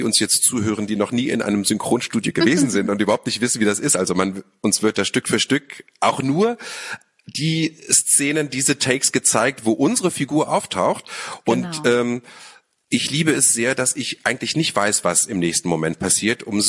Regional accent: Lower Saxony, Germany; now in Berlin, Germany; Ich bin auch seit 20 Jahren hier in Berlin. Ich komme allerdings vom Land. Also ich bin wirklich im Niedersächsischen nirgendwo am Harzrand aufgewachsen, was auch schön war als Kind.

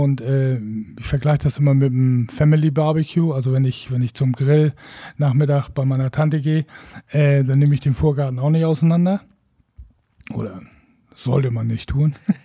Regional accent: Wacken, Schleswig-Holstein, Germany; Also wir sind Norddeutsche, wir sind Schleswig-Holsteiner, wir sind, ich bin Wackener, Holger ist Bestdorfer, von ganzem Herzen, aber wir sind eben auch in der Welt zu Hause.

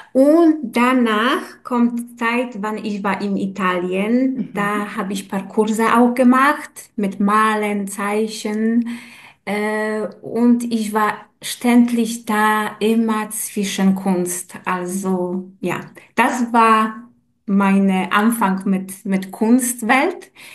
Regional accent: Poland; German is a second language; Weil Polen ist meine Heimat.

